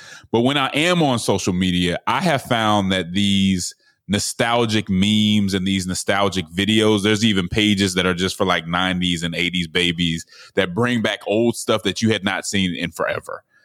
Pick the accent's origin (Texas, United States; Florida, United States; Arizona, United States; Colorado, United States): Colorado, United States; Denver; I'm from Denver, number one, but KC got a lot of other stuff going on right now.